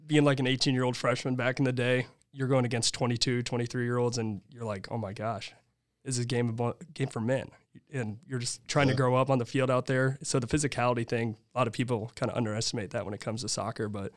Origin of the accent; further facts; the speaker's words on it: Kansas City, Kansas, United States; I'm a senior here at Lindenwood. I am a sports management major, and I'm from Kansas City, Kansas.